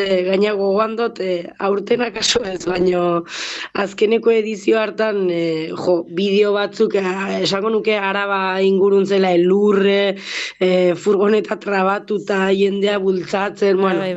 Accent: Leitza, Navarre, Spain; ba aurten Leitzetik gure herritik ez da pasat

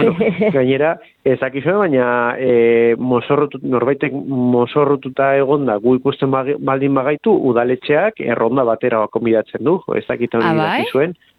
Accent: Bilbao, Basque Country, Spain; Bilbo ni Santutxukoa naiz, Santutxu bada auzo oso populatu bat

